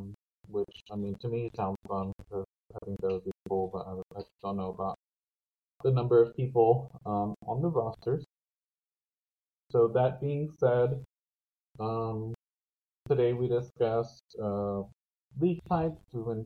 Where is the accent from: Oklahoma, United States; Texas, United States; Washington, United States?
Texas, United States; Houston; I'm gonna be a little biased since I'm from Houston